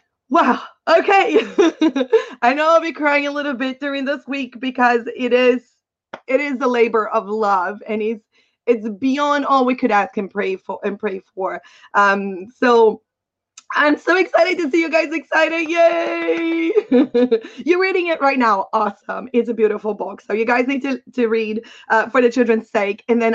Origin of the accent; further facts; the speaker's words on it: Brazil; now in Canada; My husband is from South Africa. I'm originally from Brazil.